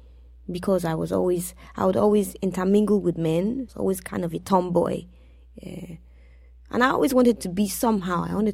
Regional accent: Nigeria; moved away; So, well, I began to appreciate being Nigerian by stepping away from Nigeria.

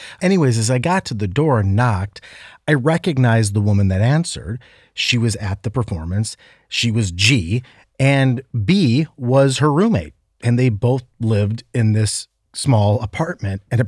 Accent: Ohio, United States; And I said, I'm from Ohio. I'm from Northeast Ohio.

